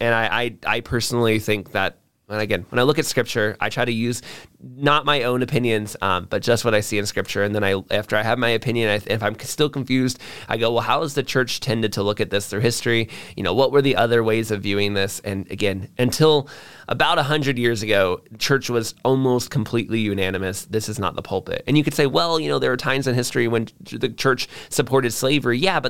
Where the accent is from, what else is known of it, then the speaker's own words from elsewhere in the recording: Florida, United States; And I was from Florida. I had just driven there all night long to get there in time for like orientation and stuff.